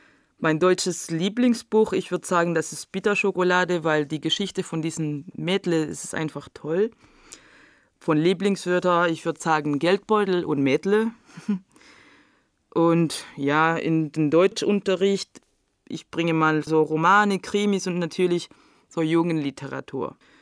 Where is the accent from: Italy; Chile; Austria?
Chile; Ich komme aus Chile. Die Hauptstadt heißt Santiago.